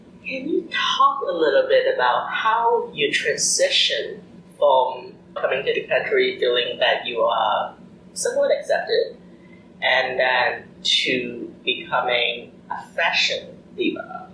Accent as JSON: {"language": "English", "country": "Hong Kong", "lives_now": "United States", "said": "I'm an immigrant myself, originally from Hong Kong."}